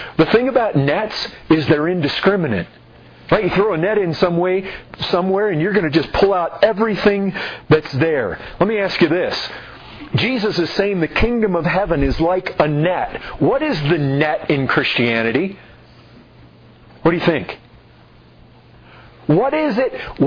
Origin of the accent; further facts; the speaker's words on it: Michigan, United States; I grew up in Michigan, fishing all the time.